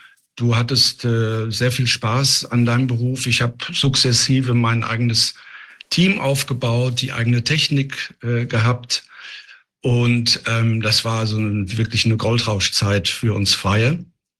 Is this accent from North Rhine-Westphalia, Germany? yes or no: yes; Essen, North Rhine-Westphalia, Germany; Und dann habe ich in meiner Heimatstadt Essen 1985 eine eigene kleine Produktionsfirma gegründet